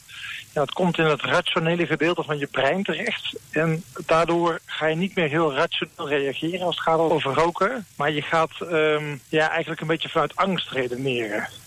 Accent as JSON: {"language": "Dutch", "region": "North Brabant", "country": "Netherlands", "said": "En ik ben een Brabander, dus ik dacht, op zijn Brabants dacht ik, je doet maar jongen, dacht ik."}